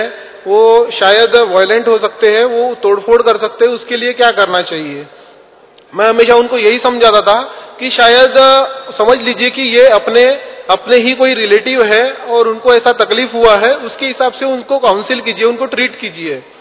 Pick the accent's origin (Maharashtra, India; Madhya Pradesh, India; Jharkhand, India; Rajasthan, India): Maharashtra, India; now in Karnataka, India; मैं महाराष्ट्र से हूँ, फिलहाल कर्नाटका में एक छोटे से एरिया में हार्ट स्पेशलिटी यूनिट चला रहा हूँ।